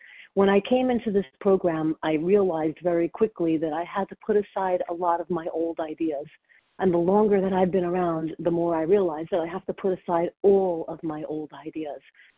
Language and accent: English; Montclair, New Jersey, United States; I'm from Montclair, New Jersey.